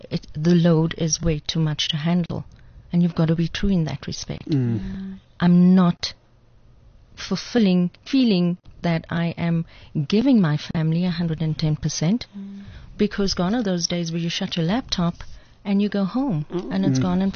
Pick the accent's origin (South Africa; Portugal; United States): South Africa; I'm South African, born and bred. Why would I not be able to make it?